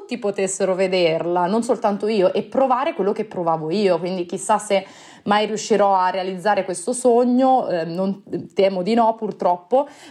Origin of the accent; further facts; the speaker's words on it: Marche, Italy; also born or lived in Puglia; io ho vissuto nelle Marche la mia giovinezza, ma in realtà sono nata in Puglia, i miei parenti sono tuttora lì, nella tristemente nota Avetrana